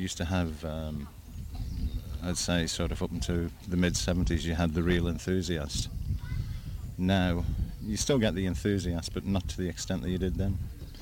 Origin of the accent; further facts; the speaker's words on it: Isle of Man; born there; I live in Peel, and I was born in the Isle of Man.